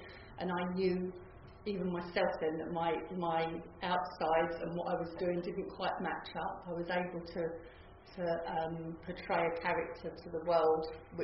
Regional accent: Holloway, London, United Kingdom; born there; I was born in Holloway

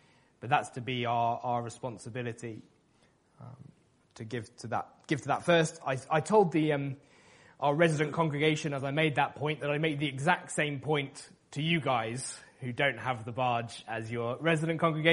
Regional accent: United Kingdom; they can see that I'm British and they can see that money just makes me awkward talking about it.

